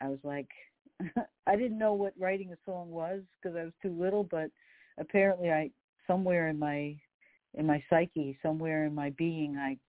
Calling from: New York, United States; I'm calling you from New York. I'm on the Queens border, about 20 minutes outside of Midtown Manhattan.

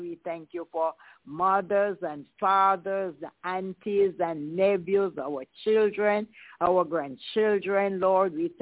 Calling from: Kingston, Jamaica; I'm calling from Kingston, Jamaica

